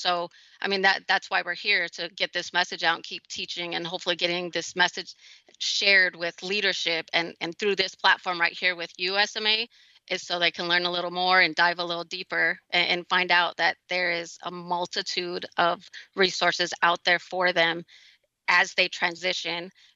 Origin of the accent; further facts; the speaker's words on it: Pine Ridge, South Dakota, United States; I hail from Pine Ridge, South Dakota.